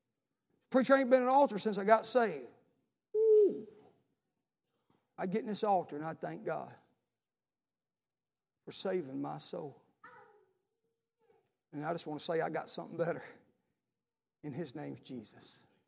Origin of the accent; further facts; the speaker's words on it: Detroit, Michigan, United States; You can tell I'm from Detroit.